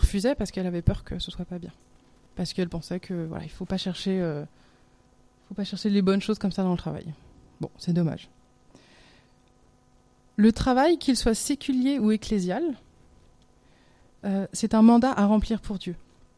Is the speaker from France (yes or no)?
yes; France; en tant que Français, on a une vue sur l'échec qui est pas géniale.